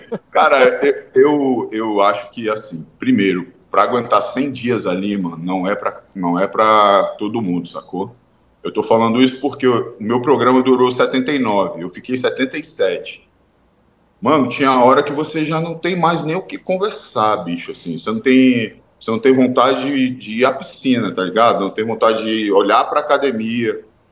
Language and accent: Portuguese; Belo Horizonte, Minas Gerais, Brazil; now in Natal, Brazil; e sou mineiro, sou de Belo Horizonte e vivo em Natal, já há 10 anos.